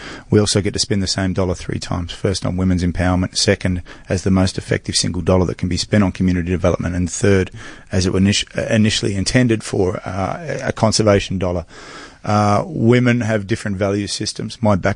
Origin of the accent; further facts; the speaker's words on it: Australia; Maybe just being an Aussie, I think.